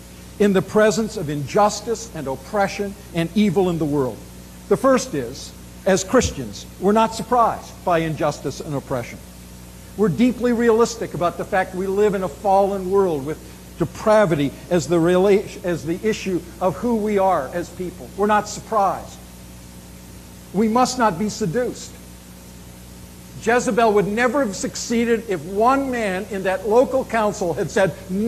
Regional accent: Canada; as a Canadian coming into that context, I was unaware of it

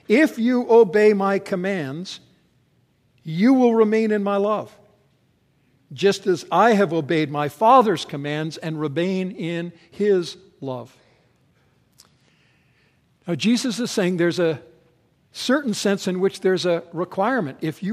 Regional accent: Vancouver, British Columbia, Canada; I grew up in Vancouver, up in Canada, where it's rainy a lot of the time.

